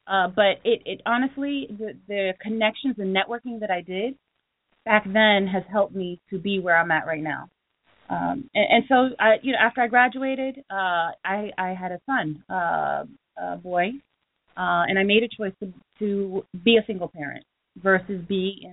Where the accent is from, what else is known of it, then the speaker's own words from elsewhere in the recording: Jersey City, New Jersey, United States; I'm from Jersey City.